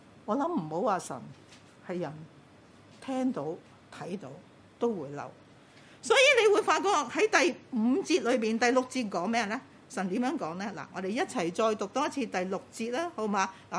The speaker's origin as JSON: {"language": "Chinese", "country": "Hong Kong", "said": "我们一个即是香港人或者我们广东人说"}